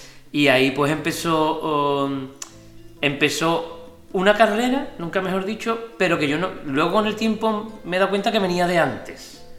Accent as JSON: {"language": "Spanish", "region": "Andalusia", "country": "Spain", "tie": "born or raised there", "said": "Yo vengo del barrio del Pópulo, barrio humilde donde los hayan casi, si no el que más."}